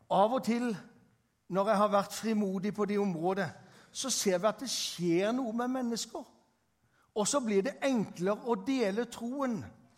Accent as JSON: {"language": "Norwegian", "town": "Grimstad", "region": "Agder", "country": "Norway", "said": "fordi at hjemme i Grimstad så er en annen av mine barndoms- eller ungdomsvenner på besøk."}